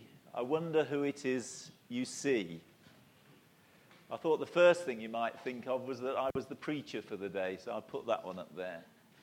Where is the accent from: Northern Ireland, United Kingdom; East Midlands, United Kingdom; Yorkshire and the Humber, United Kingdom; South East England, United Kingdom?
East Midlands, United Kingdom; I was born in Leicestershire, and I grew up in Leicestershire.